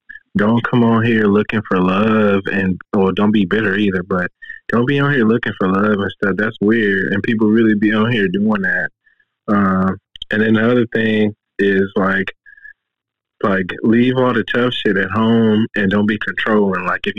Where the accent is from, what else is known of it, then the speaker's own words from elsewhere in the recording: Oakland, California, United States; Oakland. I'm from East Oakland.